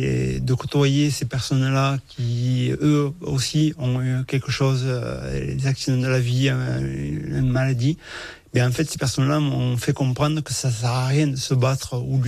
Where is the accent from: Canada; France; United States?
France; Fronton, Occitanie; que tu as dit que j'étais originaire de Fronton. Alors, pour dire la vérité, j'étais sans licence à Fronton. J'avais 5 ans.